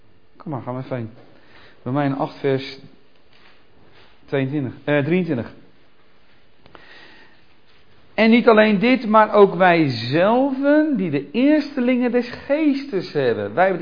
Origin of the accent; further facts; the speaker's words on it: Nieuwegein, Utrecht, Netherlands; we hadden vroeger pruimenbomen... Bij ons in Nieuwegein